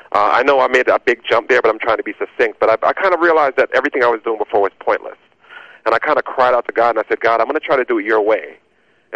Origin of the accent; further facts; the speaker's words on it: Jamaica; I was born in Jamaica, which is, it's a very religious country, although I wouldn't say necessarily they're truly believers, but we were raised on the Old Testament.